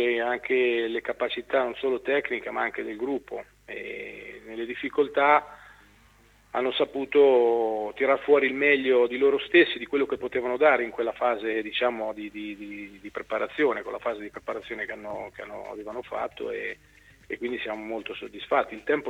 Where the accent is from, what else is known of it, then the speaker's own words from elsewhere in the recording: Ancona, Marche, Italy; se lo faccio perché sono di Ancona, perché amo i colori biancorossi